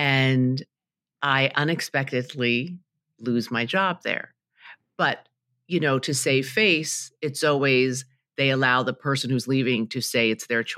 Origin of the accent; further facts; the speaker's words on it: New York City, New York, United States; So I grew up in Queens, New York, and I'm the youngest of three girls. And my parents are Chinese immigrants.